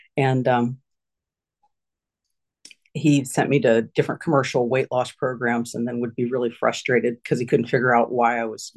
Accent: Cincinnati, Ohio, United States; I grew up in Cincinnati, Ohio. I had two younger brothers

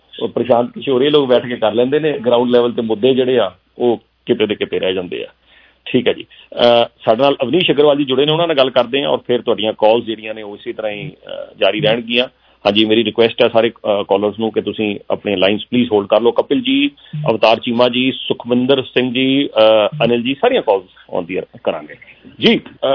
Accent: Punjab, India; ਫਿਰ ਅਸੀਂ ਵੀ ਪੰਜਾਬ ਤੋਂ ਆਏ ਹਾਂ।

